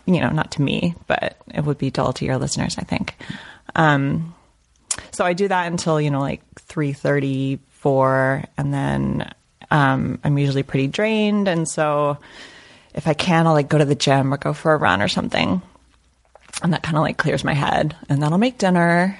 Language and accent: English; El Paso, Texas, United States; I'm from El Paso, Texas.